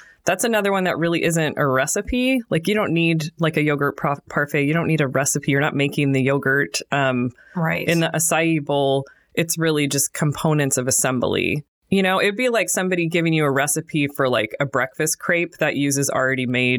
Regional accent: Portland, Oregon, United States; We are home cooks from Portland, Oregon.

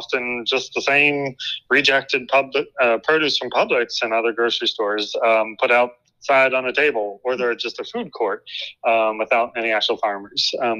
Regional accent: Cincinnati, Ohio, United States; Sure, well, I grew up in Cincinnati, Ohio, and yeah, me and my sister got interested in all kinds of activism when we were in high school

